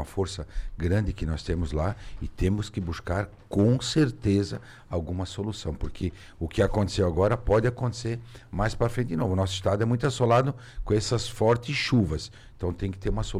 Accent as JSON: {"language": "Portuguese", "town": "José Boiteux", "region": "Santa Catarina", "country": "Brazil", "tie": "born there", "said": "Uma, José Boté, onde eu nasci"}